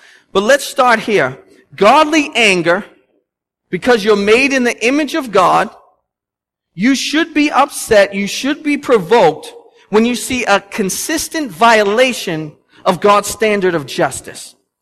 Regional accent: Boston, Massachusetts, United States; We're from Boston. You don't say that and then not lay out.

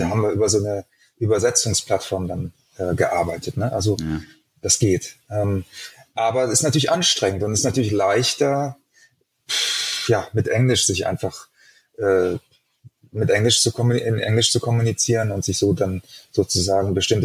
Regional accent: Mexico; Weil das würde mich als Mexikaner tatsächlich auch nerven.

